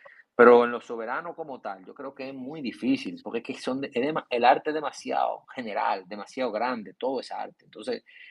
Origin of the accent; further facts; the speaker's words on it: Dominican Republic; a nosotros como dominicanos lo que nos queda es apoyarlo con su cosa buena y con su cosa mala